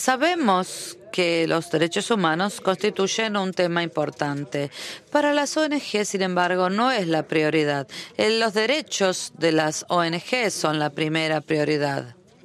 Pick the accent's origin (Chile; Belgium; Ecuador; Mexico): Belgium; yo provengo de Bélgica